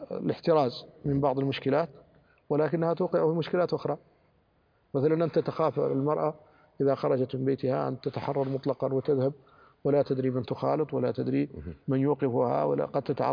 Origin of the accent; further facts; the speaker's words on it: Mauritania; أنا عندنا في موريتانيا تارة نكون مع المعارضة